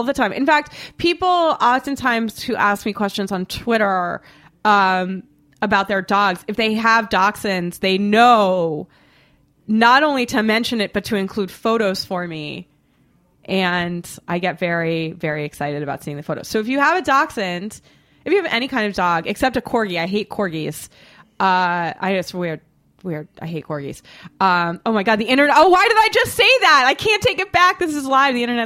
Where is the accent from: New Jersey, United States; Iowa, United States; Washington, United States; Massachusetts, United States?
Massachusetts, United States; Boston; Which should make everyone so happy since I'm from Boston and I'm saying that.